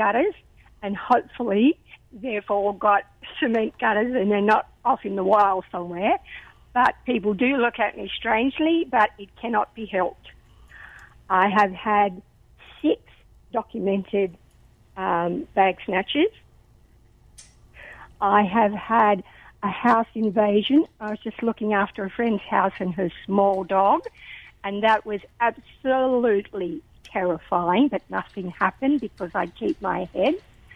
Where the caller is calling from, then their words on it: Dubbo, New South Wales, Australia; I'm ringing from Dubbo.